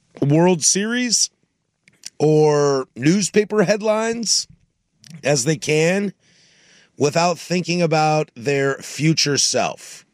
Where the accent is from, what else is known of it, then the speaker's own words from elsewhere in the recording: Orchards, Washington, United States; Nah, man, I'm from Orchards.